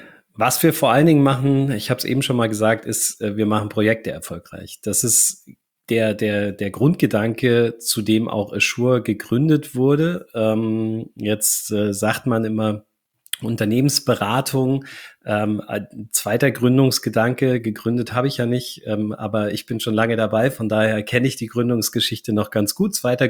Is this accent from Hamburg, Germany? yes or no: no; Hesse, Germany; meine Großeltern waren Bauern, mein Vater war Engländer groß geworden sind wir in der Nähe von Frankfurt